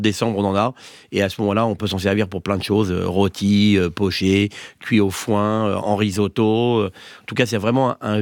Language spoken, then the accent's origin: French; Auvergne-Rhône-Alpes, France; On va dire que je suis pays du Mont-Blanc et aux alentours.